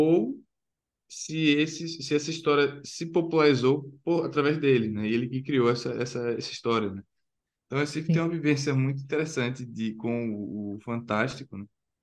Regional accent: Recife, Pernambuco, Brazil; Ele tem uma importância assim no nosso imaginário como recifense.

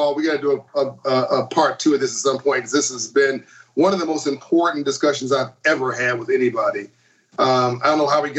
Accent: Compton, California, United States; I grew up in Compton, California. The only skyscraper in Compton, Dan, was the courthouse.

